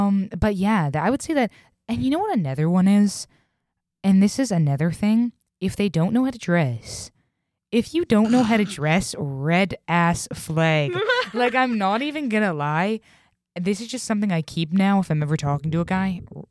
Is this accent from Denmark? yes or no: no; United Kingdom; I'm also British.